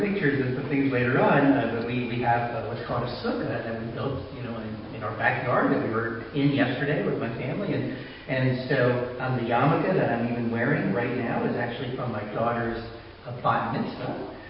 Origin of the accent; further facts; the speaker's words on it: Yardley, Pennsylvania, United States; now in Drexel Hill, United States; I actually live in Drexel Hill. I'm right in Delaware County. And I grew up in Yardley, in Bucks County. My parents still are alive and live there.